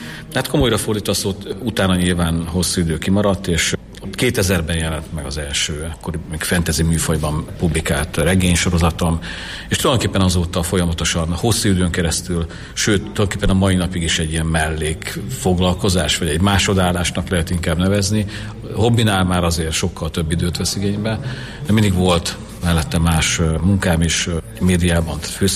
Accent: Kecskemét, Bács-Kiskun, Hungary; Én kecskeméti vagyok

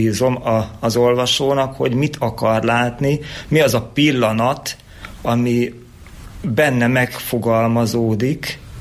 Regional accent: Mezőkövesd, Borsod-Abaúj-Zemplén, Hungary; Itt cseperedtem fel, itt jártam iskolába, minden ide köt. Még a szüleim is élnek, és ők is itt laknak Kövesden.

